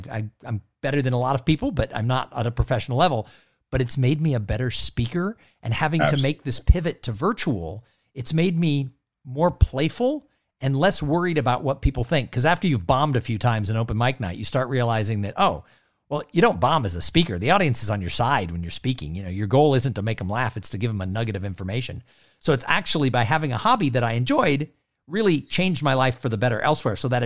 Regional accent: Los Angeles, California, United States; I grew up in Los Angeles, 14 miles from Hollywood.

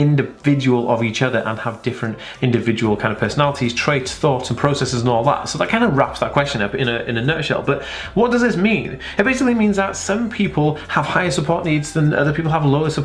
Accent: United Kingdom; just because we're British doesn't mean we're all going to think the same.

